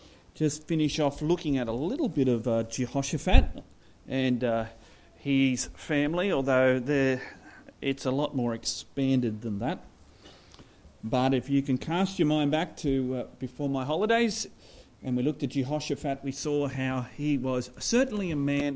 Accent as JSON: {"language": "English", "country": "Australia", "said": "if you're talking about it as an Australian."}